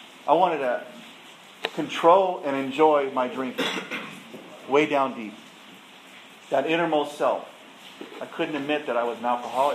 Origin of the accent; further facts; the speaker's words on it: Guadalupe, California, United States; also born or lived in Fort Worth; I was born in Fort Worth, Texas. I don't know anything about Texas. Zero. My parents moved a lot. My dad was in the service. And we landed in Guadalupe, California in the year of 1962.